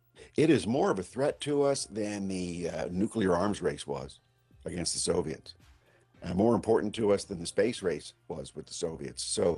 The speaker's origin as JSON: {"language": "English", "region": "New Hampshire", "country": "United States", "tie": "born or raised there", "said": "Well, they were building a nuclear power plant in my home state of New Hampshire."}